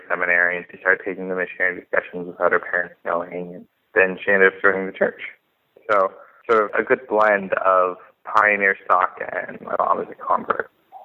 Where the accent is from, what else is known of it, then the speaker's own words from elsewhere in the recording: Salt Lake City, Utah, United States; also born or lived in Phoenix, Arizona; but grew up mostly in Salt Lake, up on the East Bench by the Hobo Zoo, and grew up there in a good, strong LDS family.